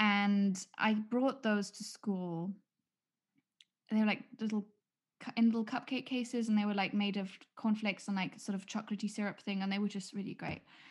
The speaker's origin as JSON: {"language": "English", "country": "Germany", "tie": "born or raised there", "said": "I don't know if this is everywhere or if this was a German thing, but growing up in Germany, if it was your birthday, you were supposed to bring a cake to school"}